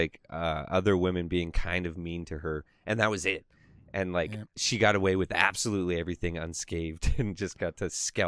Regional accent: Canada; So I'm just Canadian.

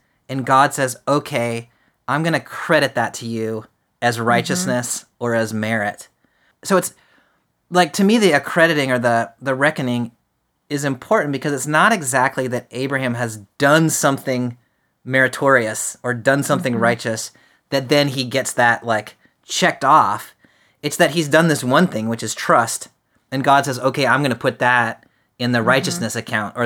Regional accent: South Carolina, United States; Like, I'm from South Carolina, and so the only way I really use reckon is when somebody says, do you want to do this?

